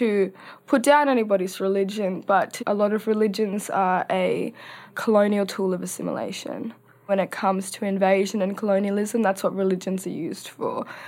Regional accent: Western Australia, Australia; See, I'm from the Northeast Kimberleys, and one of the areas that people like to swim at, the top of the waterfall behind it, was a massacre site for my family.

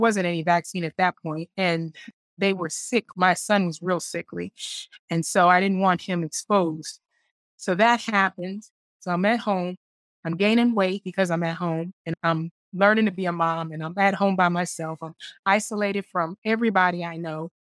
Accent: New York City, New York, United States; I grew up in New York City. So I went from New York City to Columbus, Ohio, to Nashville, Tennessee, to Jacksonville, Florida.

